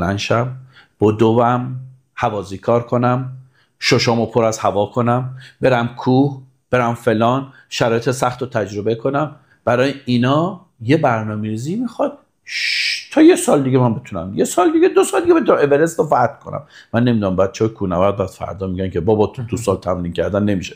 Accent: Nishapur, Razavi Khorasan, Iran; ما بچه نیشابوریم

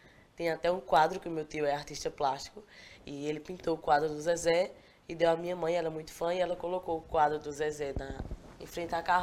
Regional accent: Paulo Afonso, Bahia, Brazil; born there; also born or lived in Sergipe; now in Santa Cruz do Capibaribe, Brazil; Então, eu nasci em Paulo Afonso, Bahia. A gente morava em Sergipe, tinha comércio lá. E aí, de Sergipe, a gente veio para Santa Cruz no ano da inauguração do Moda Center. 2007, se eu não me engano, 2006, nessa faixa.

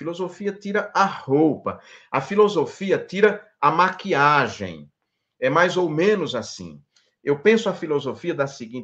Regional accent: Northeast Region, Brazil; Aí pega um sujeito como eu, nordestino, baixinho, pobre, feio, careca... tá lascado.

